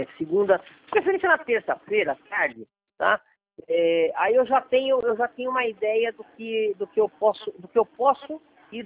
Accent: São Paulo, Brazil; Como a gente é de São Paulo

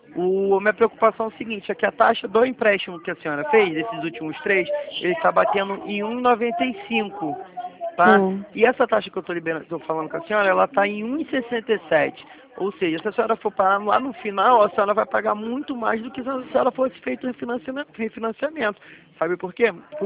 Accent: Duque de Caxias, Rio de Janeiro, Brazil; Sou de Caxias.

